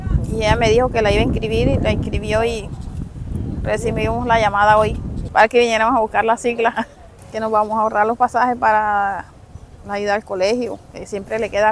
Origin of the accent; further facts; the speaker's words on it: Huachaca, Magdalena, Colombia; vengo del corregimiento de Huachaca.